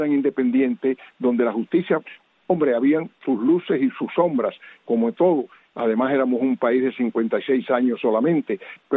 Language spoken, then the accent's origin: Spanish; Cuba; moved away; tuve que salir de Cuba antes de tener esa edad, pero en mi juventud pues yo fui educado en el sistema que teníamos en Cuba.